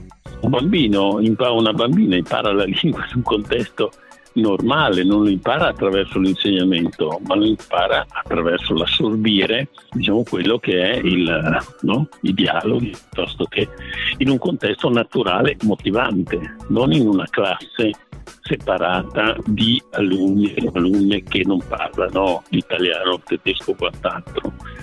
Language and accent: Italian; Ukraine; Italian is a second language; perché io vengo dall'Ucraina